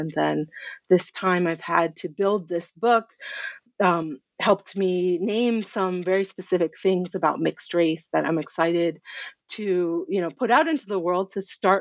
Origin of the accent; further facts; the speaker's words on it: Durham, North Carolina, United States; being racialized as Black in where I grew up in Durham, but then going to Ghana and spending time with family and being really categorized as white, you know, not Black like my Ghanaian family.